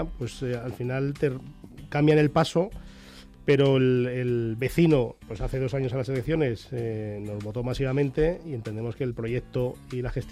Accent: Madrid, Community of Madrid, Spain; now in Boadilla del Monte, Spain; yo soy de Madrid. Y llegué a Boadilla en 2011

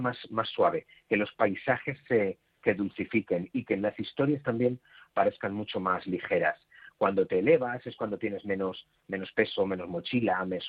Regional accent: Buñol, Valencian Community, Spain; also born or lived in Utiel; Pues transcurrió en Buñol, que era donde vivíamos, pero yo nací en Utiel, en un pueblo del interior de Valencia

